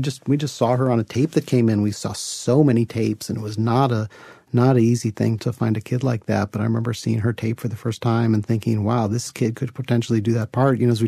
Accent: Chicago, Illinois, United States; Peter and I grew up together in Chicago.

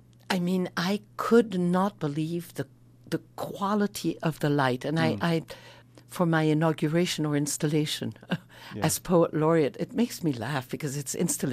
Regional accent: Belgium; moved away as an adult; I'm from Belgium originally, and I lived there and raised my children and had a career

